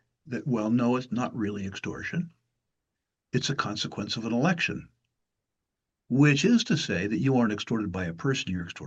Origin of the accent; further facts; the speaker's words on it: California, United States; born there; now in Washington, United States; I was born in the People's Republic of California